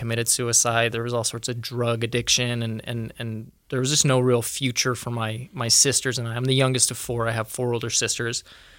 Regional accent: Alamo, Nevada, United States; also born or lived in Ireland; I was born in Ireland. We joined the church. We immigrated to America in 1994 to a small town in Nevada called Alamo, which is a really great place, really close-knit LDS community mostly, 90%.

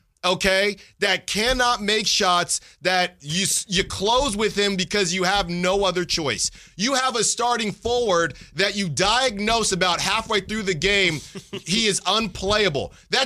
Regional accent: Concord, California, United States; from the Bay. You know what I mean? But I grew up in Concord. Concord does get hot. Not Oakland, not Alameda, but Concord gets hot.

